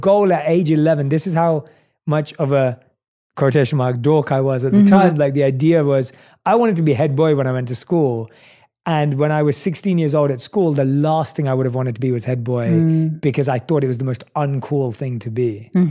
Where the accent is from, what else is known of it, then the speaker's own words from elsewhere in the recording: London, United Kingdom; accent: British, New York, LA mix; now in United States; I was born and raised in London. So, and obviously I've lived in the States for the last 6 years. So I have somewhat of a British, New York, LA like mix of whatever my accent sounds like now.